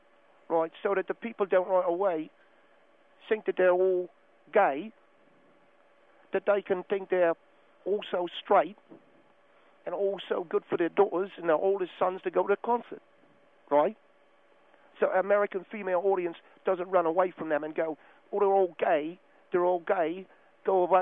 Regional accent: Birmingham, West Midlands, United Kingdom; moved away as an adult; also born or lived in London; now in United States; Right, I'm originally from Birmingham, England, and also from London. But I come to the United States, it's probably about 16, 17 years ago.

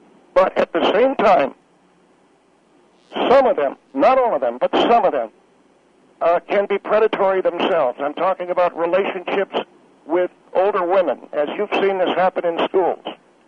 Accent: Buena Park, California, United States; I come from Buena Park. They were small towns in those days

